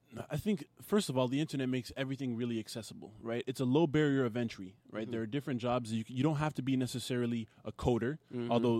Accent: Montreal, Quebec, Canada; also born or lived in United States / China; I'm born and raised in Montreal. Mm-hmm. Travel quite a bit. I used to live in the U.S. and in China for work.

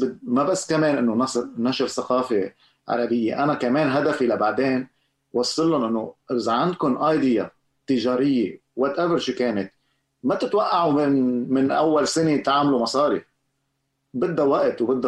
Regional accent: Lebanon; وجوابا على سؤالك، ما انا لبنانية الموضوع

